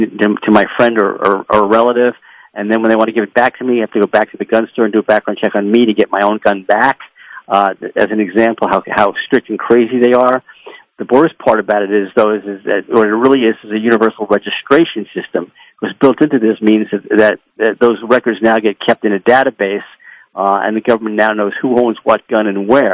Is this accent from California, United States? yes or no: no; Washington, United States; Like my home state of Washington, they were able to pass this in my state